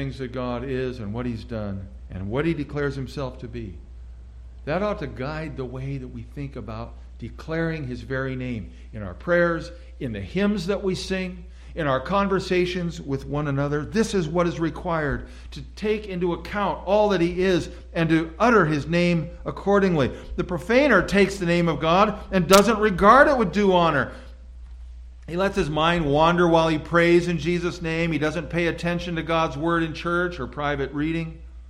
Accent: Oregon, United States; as I was growing up in Southern Oregon

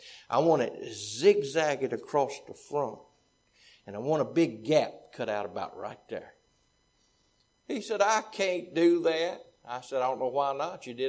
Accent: Bassett, Virginia, United States; I grew up in Bassett, Virginia.

